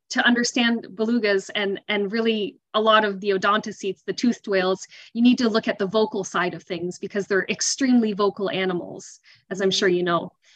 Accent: Quebec, Canada; So I'm from Southern Quebec. I grew up hearing a lot about the belugas living in the St. Lawrence. We're us Quebecers were very proud of our belugas.

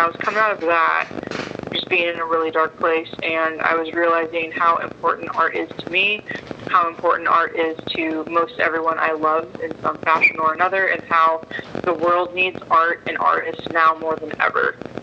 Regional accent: Sacramento, California, United States; I grew up in Northern California. I just say Sacramento, the capital, because it's easiest.

